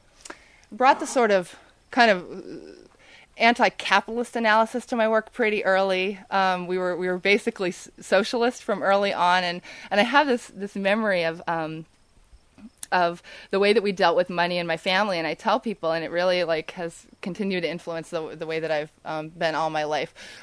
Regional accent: Lynnwood, Washington, United States; So my background is I grew up in Lynnwood, which is a suburb of Seattle, it's a pretty white, conservative place.

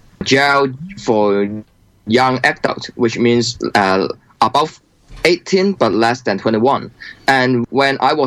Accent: Hong Kong; English is a second language; from Hong Kong, activist and politician, fight for democracy under the threat of China

